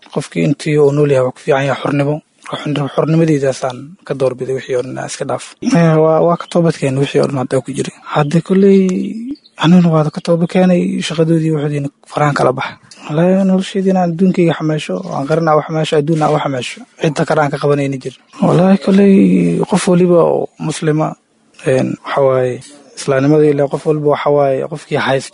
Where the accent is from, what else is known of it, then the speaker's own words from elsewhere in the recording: Beledweyne, Hiiraan, Somalia; now in Buq, Somalia; waxaan joogaa magaalada Buq waxaan ka imid magaalada Beledweyne